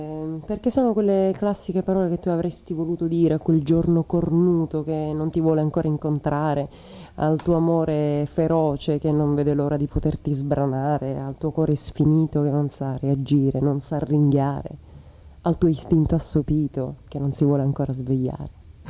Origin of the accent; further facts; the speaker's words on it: Sicily, Italy; essendo siciliana con le mie influenze, chiaramente noi italiani non abbiamo una cultura blues